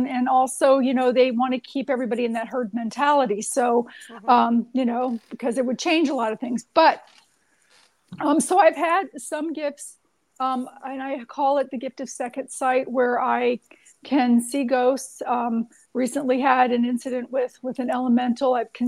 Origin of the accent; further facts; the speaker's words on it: Florida, United States; I grew up near Disney World, so I totally get what you're saying.